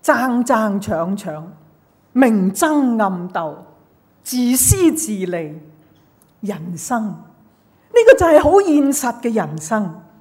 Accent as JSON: {"language": "Cantonese", "country": "Hong Kong", "said": "青草地，溪水旁，我哋香港人好恨啊！"}